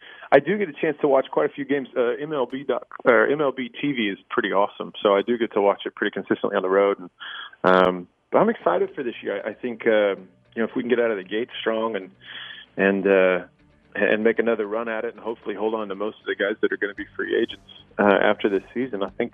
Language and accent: English; Kansas City, United States; I grew up playing baseball in Kansas City, and I never hit a home run.